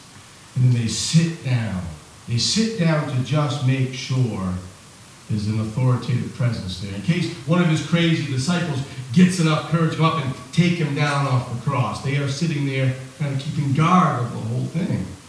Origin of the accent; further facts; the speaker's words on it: United States; I'm an American. Property has a lot to do with our life here